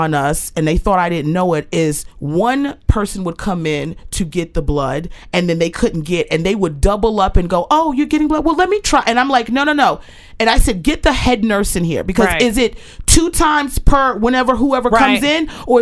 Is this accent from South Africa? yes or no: no; Maryland, United States; I'm born and raised in Maryland, never heard burger cookie.